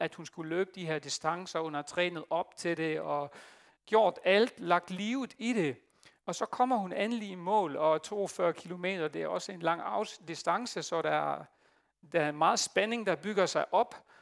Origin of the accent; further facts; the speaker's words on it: Netherlands; Danish is a second language; jeg er hollænder